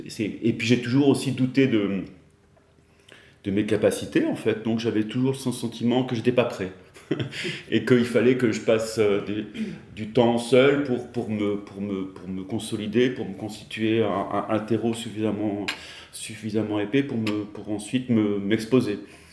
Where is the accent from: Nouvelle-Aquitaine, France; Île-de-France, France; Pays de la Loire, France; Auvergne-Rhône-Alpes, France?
Auvergne-Rhône-Alpes, France; Clermont-Ferrand; born there; moved away; je vais me retrouver dans ma ville natale, que j'ai quittée il y a 32 ans.